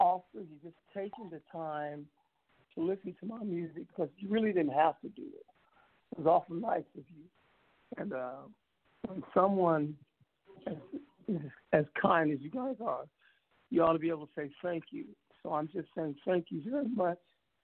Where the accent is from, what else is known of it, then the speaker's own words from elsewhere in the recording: California, United States; I'm from California, and I was driving from Oakland to Los Angeles